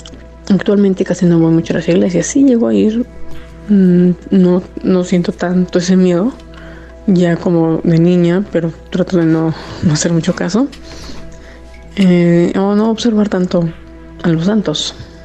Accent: Mexico City, Mexico; now in Tehuacán, Mexico; Soy de la Ciudad de México, pero estoy radicando actualmente en Tehuacán, Puebla.

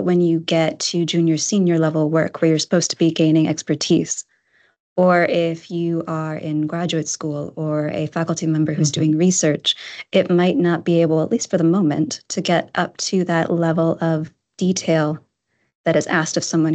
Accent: Wisconsin, United States; I'm from Wisconsin, though, so you have to bleed cheese in Wisconsin.

